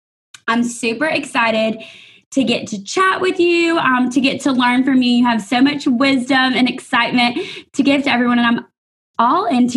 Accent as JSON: {"language": "English", "town": "Alexandria", "region": "Louisiana", "country": "United States", "tie": "born or raised there", "said": "Carrie and I grew up together in Alexandria, Louisiana. I don't even think I've told y'all where I'm from. Y'all know I'm a Louisiana girl, but Alexandria, Louisiana."}